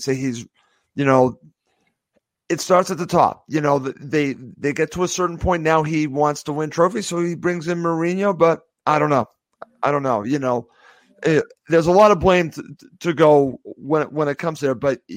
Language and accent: English; Boston, Massachusetts, United States; I've said it to you for me growing up in Boston.